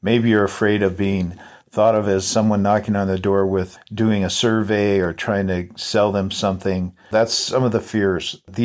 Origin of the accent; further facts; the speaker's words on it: Everett, Washington, United States; we started a ministry in our church at the time back up there in my hometown of Everett, Washington.